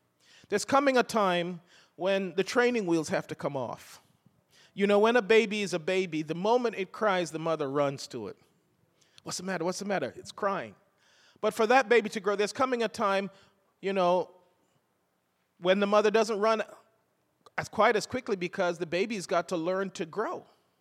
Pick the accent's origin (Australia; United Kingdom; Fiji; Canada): United Kingdom; London; now in United States; we grew up in London, England